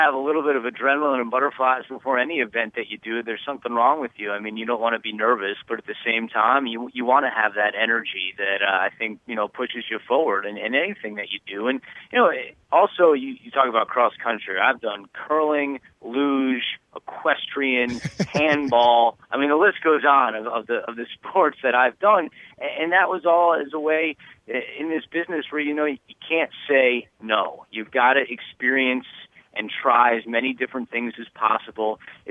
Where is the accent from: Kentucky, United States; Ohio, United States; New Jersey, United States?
New Jersey, United States; I'm from New Jersey originally, so I didn't really know too much about it.